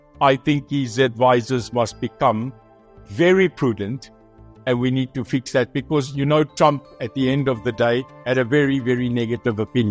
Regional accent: South Africa; I am a patriot of this country. I am a South African

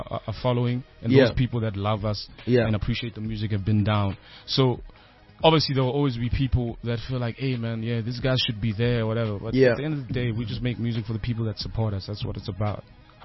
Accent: Eastern Cape, South Africa; I'm from the Eastern Cape.

